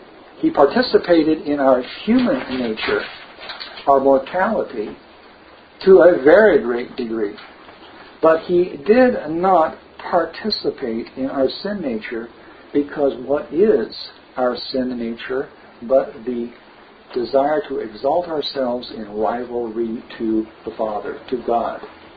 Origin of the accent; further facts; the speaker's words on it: Turlock, California, United States; born there; The earliest memory I ever have of anything was I was born in Turlock, California.